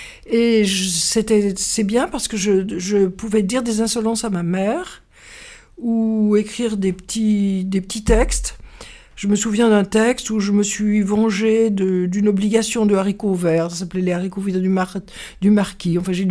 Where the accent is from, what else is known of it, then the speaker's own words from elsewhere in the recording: Lyon, Auvergne-Rhône-Alpes, France; born there; je suis née à Lyon, donc j'ai pas eu de peine. J'ai eu des marionnettes lyonnaises dans les bras.